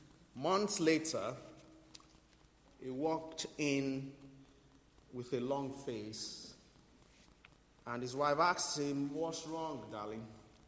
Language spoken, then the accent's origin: English; Nigeria; Many of you will know I'm Nigerian, okay?